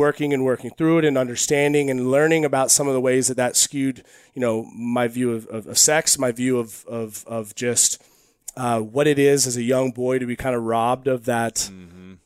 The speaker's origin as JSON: {"language": "English", "town": "Eugene", "region": "Oregon", "country": "United States", "tie": "born or raised there", "said": "I grew up in Eugene, Oregon."}